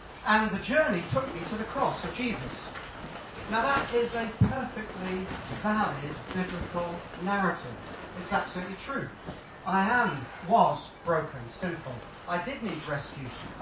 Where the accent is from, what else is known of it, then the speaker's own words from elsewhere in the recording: England, United Kingdom; And so instantly, you know, being English, I'm frozen to the spot.